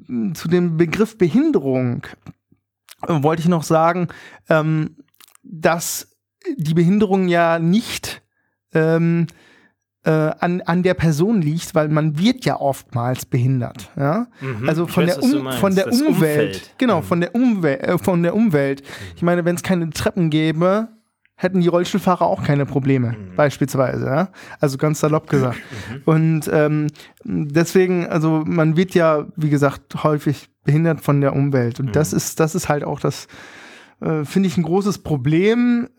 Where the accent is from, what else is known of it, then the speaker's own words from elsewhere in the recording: Berlin, Germany; wir sind Berliner